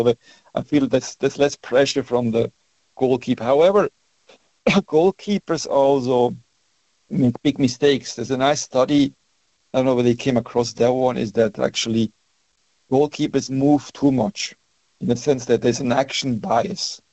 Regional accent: Spain; I grew up in Spain. I'm Swiss and I grew up in Spain, so Spain is always close to my heart in general.

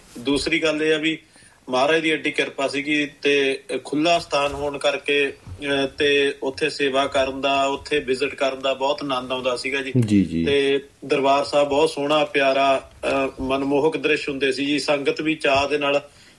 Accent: Ghabaddi, Punjab, India; now in United States; ਪੰਜਾਬ ਤੋਂ ਜੀ ਲੁਧਿਆਣੇ ਤੋਂ ਘਬੱਦੀ ਪਿੰਡ ਆ ਜੀ ਆਪਣਾ

